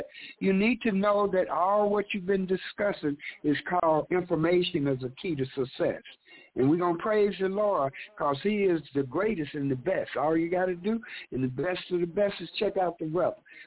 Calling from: Chicago, Illinois, United States; in Chicago.

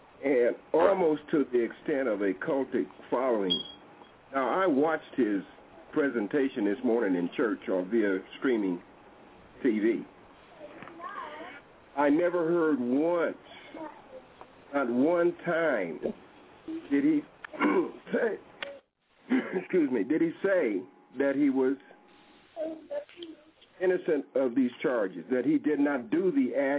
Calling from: Oklahoma, United States; Brown Sugar and the rest of the panel there … from Oklahoma.

